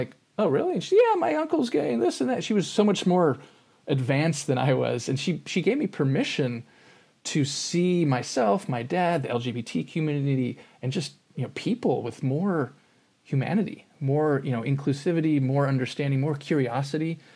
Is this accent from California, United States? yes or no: yes; San Diego, California, United States; I grew up in San Diego, and my parents had divorced when I was two.